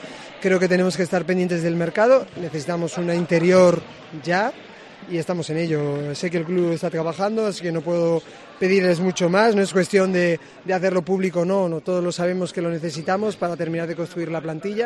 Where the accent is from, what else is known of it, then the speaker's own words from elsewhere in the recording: Andalusia, Spain; Yo soy andaluza